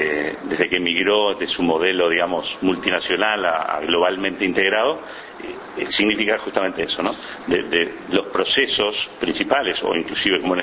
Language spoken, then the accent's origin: Spanish; Uruguay; mía también como uruguayo